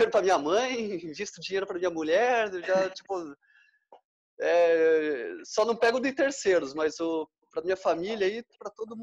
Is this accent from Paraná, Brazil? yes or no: yes; Curitiba, Paraná, Brazil; Sou formado pela Federal do Paraná, sou natural de Curitiba, no Paraná lá.